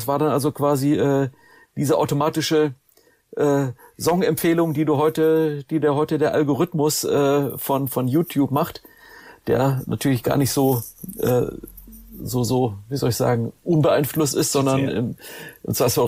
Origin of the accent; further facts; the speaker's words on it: Heidenheim an der Brenz, Baden-Württemberg, Germany; in dem Kaff war, wo ich herkomme, Heidenheim an der Brenz, Ulm die Ecke, einmal die A7 ganz weit runter.